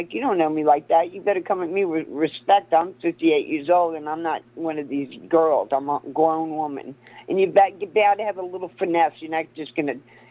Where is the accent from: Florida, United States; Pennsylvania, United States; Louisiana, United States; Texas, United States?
Louisiana, United States; New Orleans; I'm from New Orleans. I can hang.